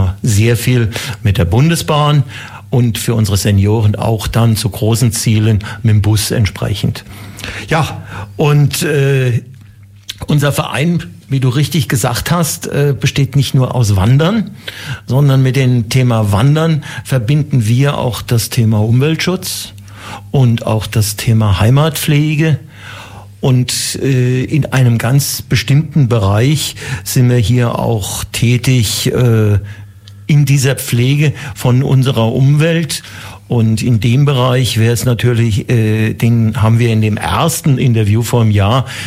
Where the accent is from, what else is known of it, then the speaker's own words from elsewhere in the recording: Frankfurt, Hesse, Germany; also born or lived in Munich; now in Neu-Ulm, Germany; Wie man sicherlich am Dialekt hört, bin ich kein gebürtiger Ulmer, sondern komme ursprünglich aus Frankfurt, habe dann sehr lange bei München gelebt und bin jetzt seit über 20 Jahren Neu-Ulmer geworden